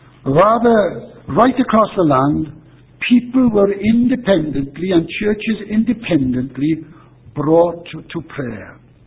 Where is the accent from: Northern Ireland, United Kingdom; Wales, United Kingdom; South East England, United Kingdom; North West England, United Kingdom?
Wales, United Kingdom; not just because I'm a Welshman